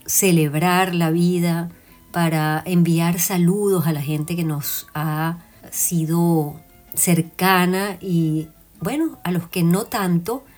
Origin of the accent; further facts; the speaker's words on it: Venezuela; cada quien en algún lugar del planeta está recordando seguramente estas Navidades que como venezolanos compartimos muchísimos.